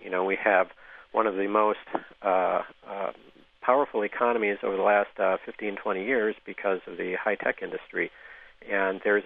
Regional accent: Minnesota, United States; You know, there's a guy here in my home state of Minnesota named E.W. Davis

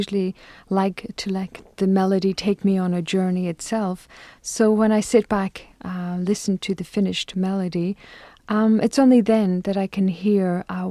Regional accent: Ireland; first language Irish; English is a second language; So as my first language is Gaelic, so I've always been known as

